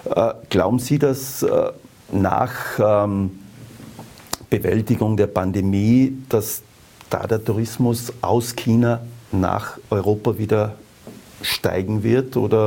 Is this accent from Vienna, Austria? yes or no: no; Tyrol, Austria; für uns natürlich als Tiroler ist es natürlich der schönste Platz der Welt.